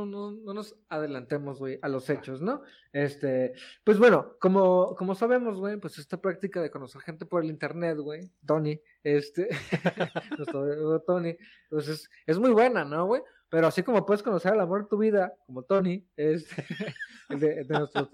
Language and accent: Spanish; Mexico City, Mexico; now in Tijuana, Mexico; aquí soy nativo, güey. O sea, ¿sí? Realmente hablo como hablo, pocheo. O sea, todo aquí como tijuanense. Pero el día que se enteran que soy chilango, soy el chilango.